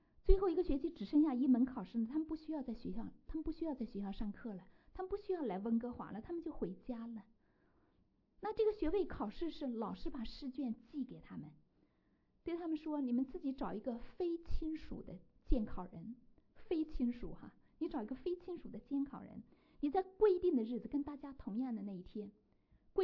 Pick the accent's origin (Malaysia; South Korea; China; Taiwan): China; 我们中国人，中国来的人，大陆来的人